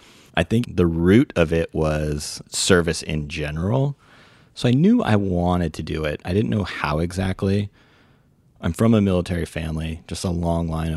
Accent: California, United States; I was from Northern California, but we were living in Southern California.

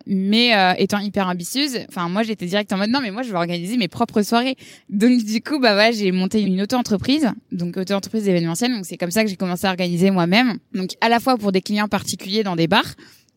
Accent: Lyon, Auvergne-Rhône-Alpes, France; j'ai grandi donc à Lyon, mais ensuite, mes parents ont emménagé dans la banlieue, donc dans un petit village.

